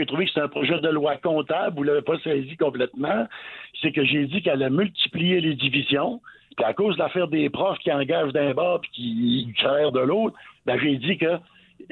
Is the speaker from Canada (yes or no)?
yes; Canada; Moi, j'arrive à 70 ans. Je suis un Canadien français de souche.